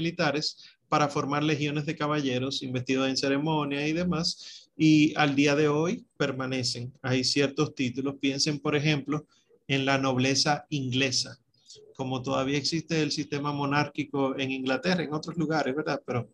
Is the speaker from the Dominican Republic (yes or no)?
yes; Dominican Republic; la mayoría de nosotros somos dominicanos en este curso